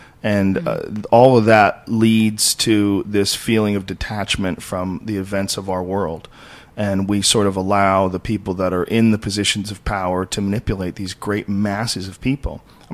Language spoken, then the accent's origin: English; Oklahoma, United States; I hate Texas because I'm from Oklahoma